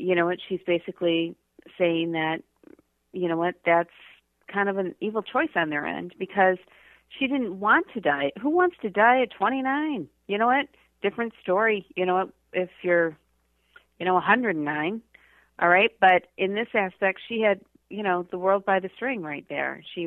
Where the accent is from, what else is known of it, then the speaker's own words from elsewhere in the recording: Michigan, United States; now in Boston, United States; because I'm originally from Michigan